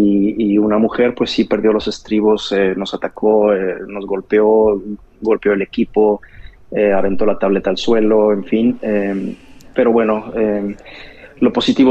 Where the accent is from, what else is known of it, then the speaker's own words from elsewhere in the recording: Mexico; normalmente cuando les decimos que somos de México, hasta les cambia el semblante